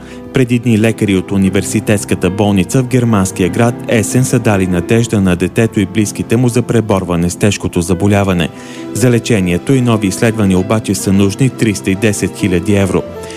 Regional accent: Belogradchik, Vidin Province, Bulgaria; съм от Белоградчик.

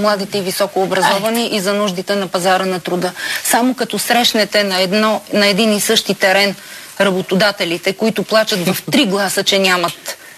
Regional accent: Pernik, Pernik Province, Bulgaria; Естествено, че съм от Перник

